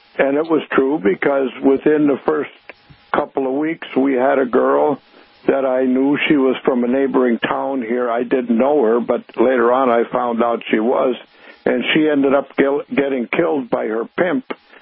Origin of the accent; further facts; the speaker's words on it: Minnesota, United States; And since I was from Minnesota, he told me, why didn't I take care of my own problems?